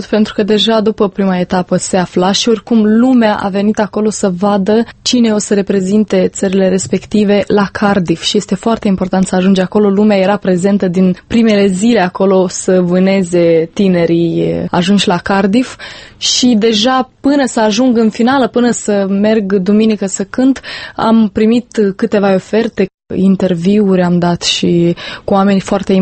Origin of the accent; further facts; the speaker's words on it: Moldova; also born or lived in Bucharest; eu am zis că sunt de Republica Moldova, adică nu sunt româncă